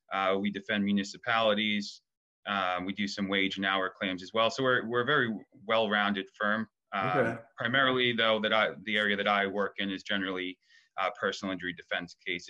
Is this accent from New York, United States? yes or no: yes; Yonkers, New York, United States; I grew up in Yonkers, just outside the city, just outside okay. the Bronx, more specifically. So you know, I was there for most of my childhood.